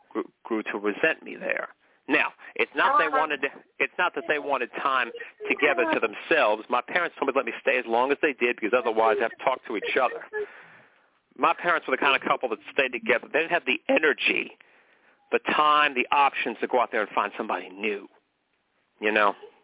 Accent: McKinleyville, California, United States; I used to live in McKinleyville, California. That was my hometown.

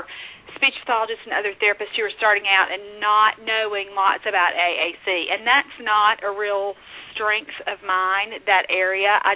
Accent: Mississippi, United States; I hope I get some North Mississippi people there for my home state.

